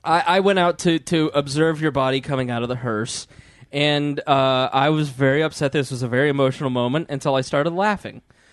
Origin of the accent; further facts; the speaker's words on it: Plainfield, Indiana, United States; Where we grew up, we grew up in Plainfield, like 45 minutes west in the county. It was Amo, so it was like way out in the country.